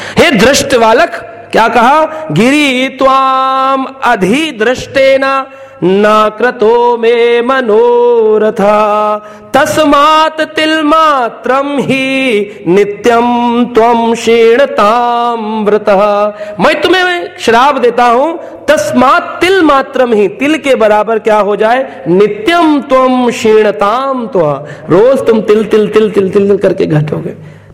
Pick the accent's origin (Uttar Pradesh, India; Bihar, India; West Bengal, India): Uttar Pradesh, India; Mathura; मुझे याद है कि हम लोग मथुरा के ही रहने वाले हैं, तो हम जब बचपन में जाते थे गिरिराज गोवर्धन बहुत विशाल दिखते थे